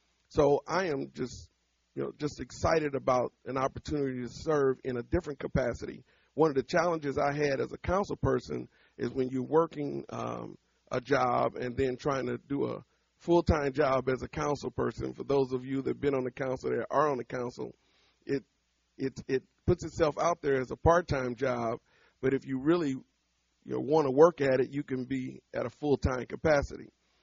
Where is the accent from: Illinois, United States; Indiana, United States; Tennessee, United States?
Illinois, United States; Peoria; I grew up on the Peoria South Side on Richard Pryor, which used to be Sheridan Street.